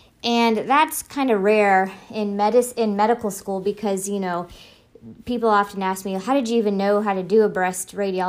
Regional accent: Chillicothe, Missouri, United States; So I actually grew up in rural Northwest Missouri. So I grew up in a small town called Chillicothe of about 8,000 people.

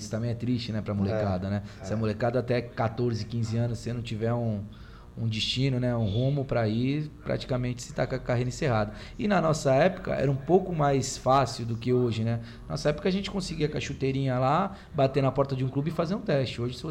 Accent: Marapé, São Paulo, Brazil; a gente se conhece há tanto tempo aí, crescemos juntos aí no Marapé.

